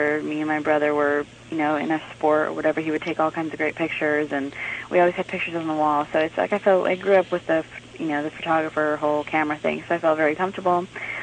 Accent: California, United States; I am from California, actually.

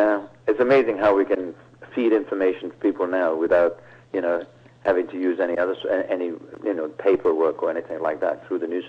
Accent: Leicester, East Midlands, United Kingdom; the University of my hometown in Leicester.

